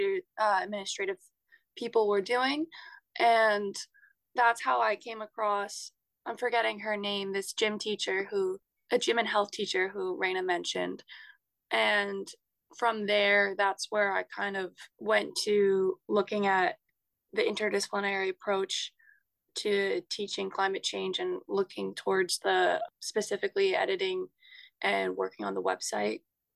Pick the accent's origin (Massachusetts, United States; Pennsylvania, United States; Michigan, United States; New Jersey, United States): New Jersey, United States; New Jersey was the one that interested me most. It's my home state.